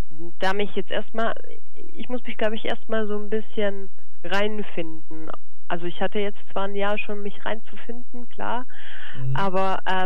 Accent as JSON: {"language": "German", "country": "Croatia", "first_language": "Croatian", "second_language": "German", "said": "Ich habe ja schon gesagt, meine Muttersprache ist Kroatisch. Ich komme dementsprechend aus Kroatien"}